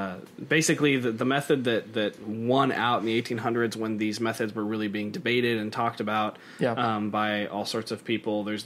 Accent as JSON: {"language": "English", "region": "Arizona", "country": "United States", "tie": "born or raised there", "said": "And growing up in Arizona, Spanish."}